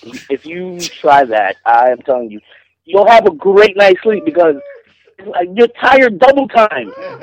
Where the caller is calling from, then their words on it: Brooklyn, New York, United States; from Brooklyn.